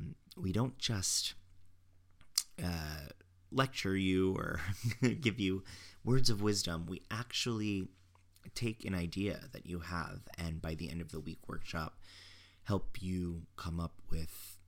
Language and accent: English; Florida, United States; And I remember, because I grew up in Florida